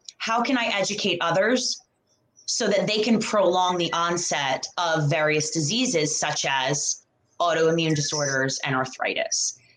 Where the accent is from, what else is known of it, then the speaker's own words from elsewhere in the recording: New York, United States; I'm originally from New York, and got to play, you know, throughout college and throughout Europe.